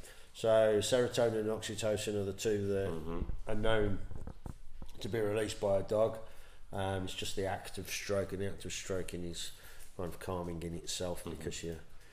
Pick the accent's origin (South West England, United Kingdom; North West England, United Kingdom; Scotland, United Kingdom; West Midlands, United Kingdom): West Midlands, United Kingdom; obviously you can tell I'm from the West Midlands